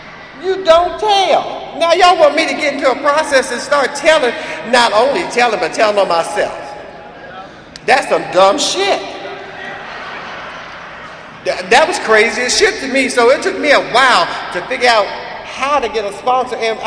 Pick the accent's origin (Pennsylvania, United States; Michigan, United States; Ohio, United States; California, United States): Ohio, United States; And I said, this motherfucker don't know me. I'm from Ohio.